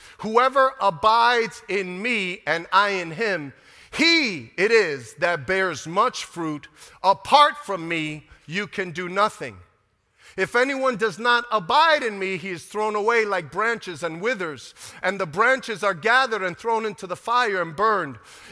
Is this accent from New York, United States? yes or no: yes; Brooklyn, New York, United States; I was about 18 years old, and I was a kid from Brooklyn